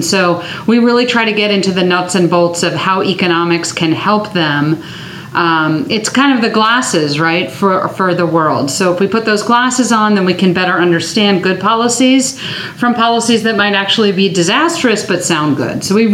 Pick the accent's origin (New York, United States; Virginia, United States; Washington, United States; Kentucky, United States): Virginia, United States; Alexandria; now in Loudoun County, United States; Forever. I'm actually from the Virginia suburbs. So I'm from Alexandria. I now live in Loudoun County.